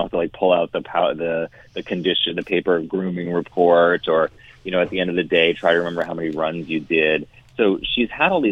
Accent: New England, United States; And I grew up in New England.

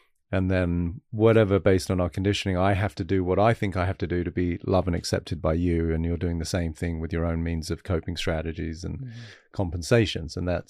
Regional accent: United Kingdom; I'm British, you're American.

